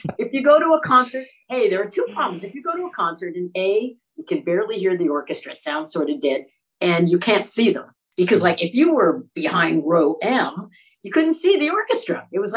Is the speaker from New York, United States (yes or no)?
yes; New York, United States; I'm a New Yorker. I'm a musician.